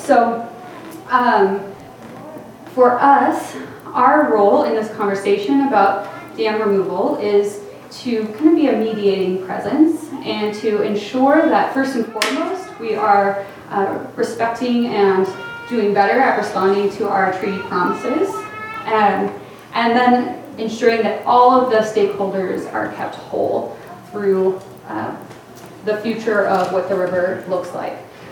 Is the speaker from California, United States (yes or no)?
yes; Sacramento, California, United States; Actually, in my hometown of Sacramento, there are salmon in that river